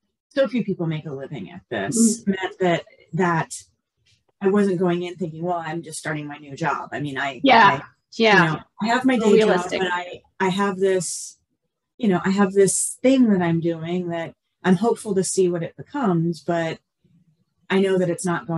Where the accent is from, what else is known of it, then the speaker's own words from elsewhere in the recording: Miami, Florida, United States; born there; I was born in Miami, but I've lived in Maryland the last couple of decades.